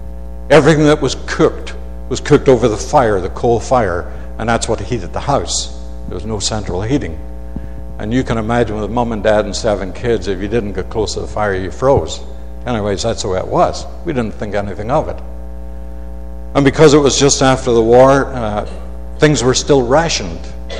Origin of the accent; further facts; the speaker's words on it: Newtownards, Northern Ireland, United Kingdom; I described a little house that I was brought up in Newtonards. It was 2 bedrooms, 1 on the main floor.